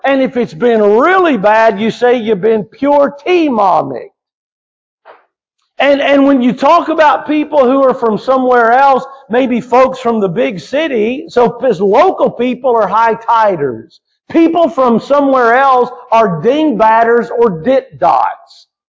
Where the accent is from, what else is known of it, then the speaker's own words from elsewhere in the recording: Kentucky, United States; also born or lived in Eastern North Carolina, United States; I was raised in Kentucky, raised in the South. I know how to talk correctly. Then I moved to Eastern North Carolina.